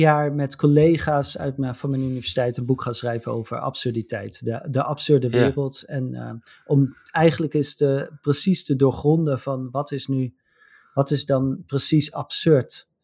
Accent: Netherlands; Zeker als Nederlanders. We consumeren natuurlijk altijd meer dan we zouden moeten.

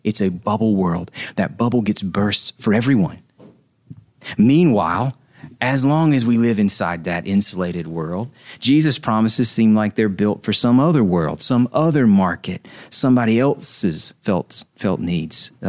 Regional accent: Nashville, Tennessee, United States; I'm from Nashville. And we got up here and see snow on the ground when we roll into town on Monday.

